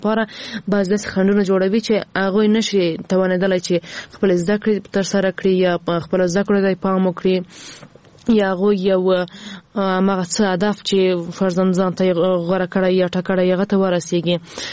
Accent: Ghazni, Afghanistan; ما په خپل ولایت کې چې زه هم د غزنی یمه

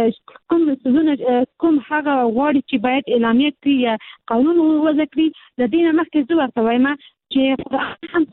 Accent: Peshawar, Khyber Pakhtunkhwa, Pakistan; زما پیدایش په پیښور کې شوې ده زه په پیښور کې لوی شوې ما

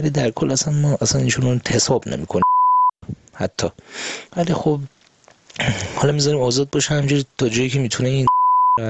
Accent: Mashhad, Razavi Khorasan, Iran; من مشهدی هستم.

